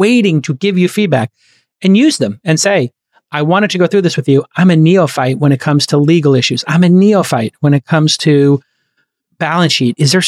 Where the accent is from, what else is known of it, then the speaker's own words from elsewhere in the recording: Brooklyn, New York, United States; Listen, I'm from Brooklyn.